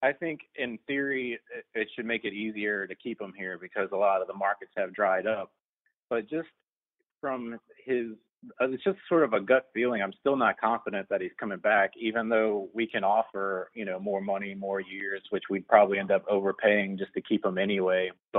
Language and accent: English; New Orleans, Louisiana, United States; Well, I'm from New Orleans, a huge basketball fan.